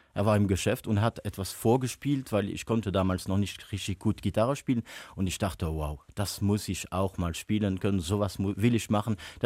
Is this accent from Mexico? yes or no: no; Büllingen, Wallonia, Belgium; now in Liège, Belgium; Ich stamme ja auch aus der DG, ich bin aus Büllingen und irgendwie ist das dann auch, ja, ich wohne in Lüttich, arbeite in Brüssel